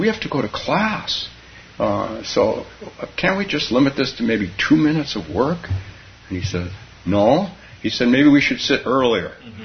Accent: Palo Alto, California, United States; when he wanted to do a meditation group in my hometown of Palo Alto.

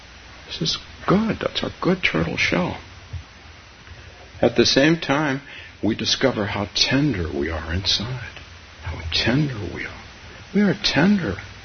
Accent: Palo Alto, California, United States; Tritillarium, or whatever you call it, I had in Palo Alto, my hometown. It was a good place to have turtles.

